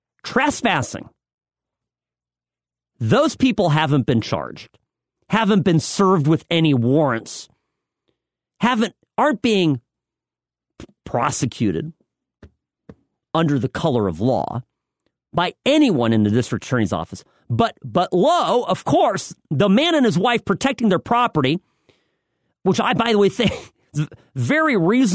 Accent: Chicago, Illinois, United States; born there; I was born in Chicago. It's close to my heart here. Evanston, Illinois.

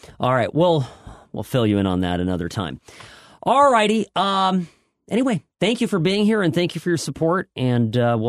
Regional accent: United States; as a capitalist and as an American

